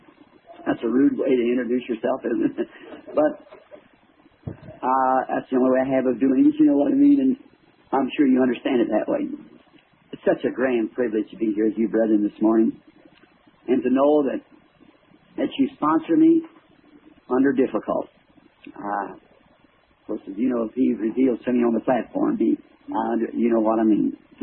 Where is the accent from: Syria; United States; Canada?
United States; the South; I'm a Southerner.